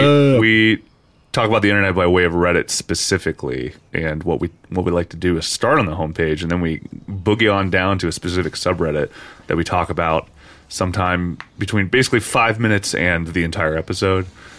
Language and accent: English; Parkersburg, West Virginia, United States; it's actually interesting that we started this accidentally talking about my hometown, Parkersburg, West Virginia, and the DuPont thing